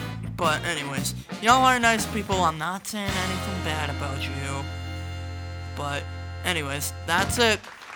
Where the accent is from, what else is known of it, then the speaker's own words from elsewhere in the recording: Westwood, Massachusetts, United States; I'm from Westwood, Massachusetts